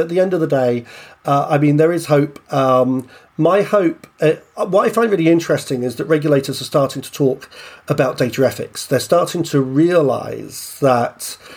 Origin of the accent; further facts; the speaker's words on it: Ireland; now in United Kingdom; Should I answer that culturally as an Irishman?